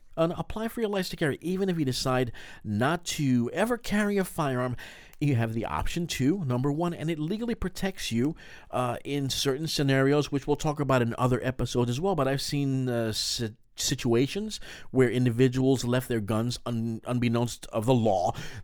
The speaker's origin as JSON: {"language": "English", "region": "New York", "country": "United States", "said": "If you're from New York, like we're both from New York, we never see a gun."}